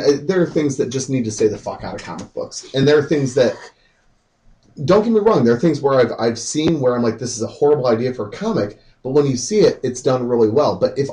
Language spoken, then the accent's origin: English; Toledo, Ohio, United States; born there; Trust me, I was born in Toledo, I got family there